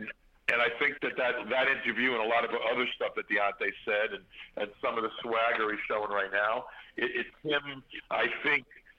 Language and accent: English; Brooklyn, New York, United States; I come from Brooklyn, and he comes from the backseat of a Bentley.